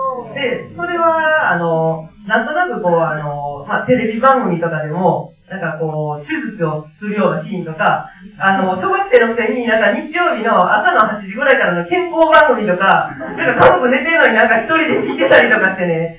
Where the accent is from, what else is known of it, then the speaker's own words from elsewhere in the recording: Neyagawa, Osaka, Japan; 私、1971年生まれの、今34歳、寝屋川市出身です。